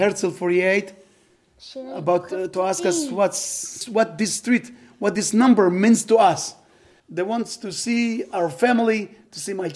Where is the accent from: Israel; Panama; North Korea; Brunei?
Israel; Ofakim, Southern District; English is a second language; I was born here in Ofakim about 56 years ago, right here in my little town. And since then, I live here, and every now and then I went to America sometime.